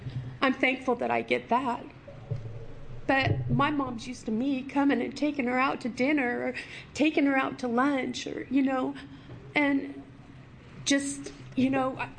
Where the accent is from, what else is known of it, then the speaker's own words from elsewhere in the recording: Oregon, United States; I'm from Oregon.